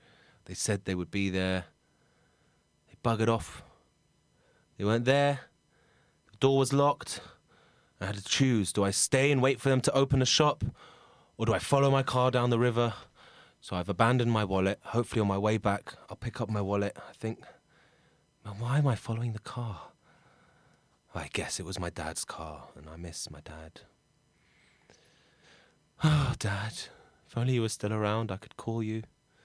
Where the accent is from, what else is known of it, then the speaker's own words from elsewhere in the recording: England, United Kingdom; Yeah, how did you know I was English? Hi, yeah, I'm English.